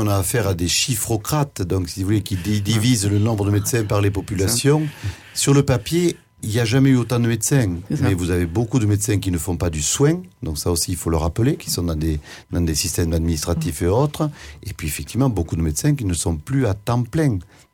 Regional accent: Occitanie, France; moi je suis originaire du sud d'Aveyron

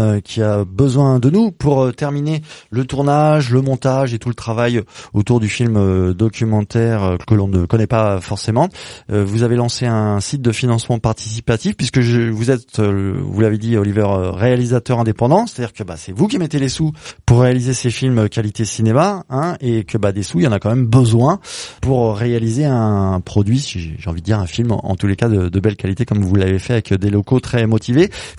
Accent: Occitanie, France; alors chez nous en Aveyron évidemment, dans les départements limitrophes aussi, mais bien au-delà

